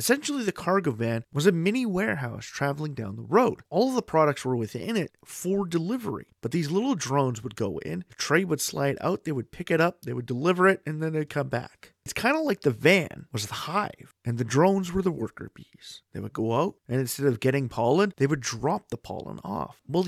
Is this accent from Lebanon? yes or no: no; Canada; building new mines in my home country, Canada, can be a snail's pace.